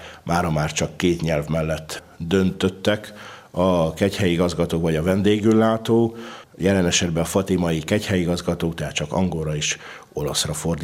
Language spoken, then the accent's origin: Hungarian; Transylvania, Romania; mondtam, hogy Erdélyből, Romániából, de azon belül Erdélyből és egy magyar kegyhelyet képviselek, annak ellenére, hogy Romániából jövök